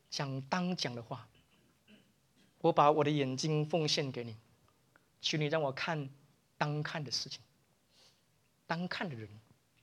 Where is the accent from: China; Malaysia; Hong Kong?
Malaysia; 你们中文程度比我好，因为我马来西亚来的，我中文程度有限，所以我读的比较慢。